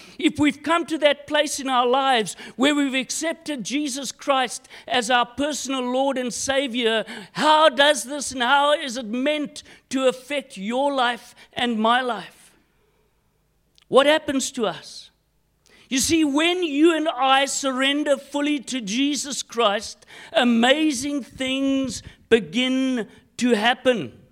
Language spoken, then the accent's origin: English; Vereeniging, Gauteng, South Africa; I grew up in Vereeniging. I still stay in Vereeniging.